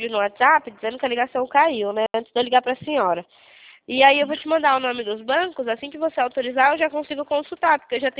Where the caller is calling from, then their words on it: Sorocaba, São Paulo, Brazil; A gente é aqui do interior de São Paulo, Sorocaba.